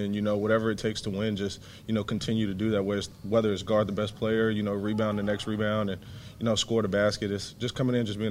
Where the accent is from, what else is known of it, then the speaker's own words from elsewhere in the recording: Guam; born there; I do have a background in Guam. My parents were in the military, so I traveled around a lot. But, you know, I was born in Guam